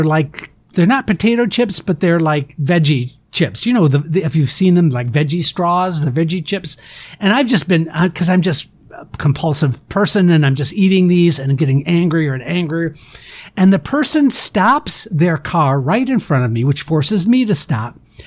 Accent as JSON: {"language": "English", "region": "Michigan", "country": "United States", "said": "I'm from Michigan originally. And being from Michigan and my dad was a car dealer"}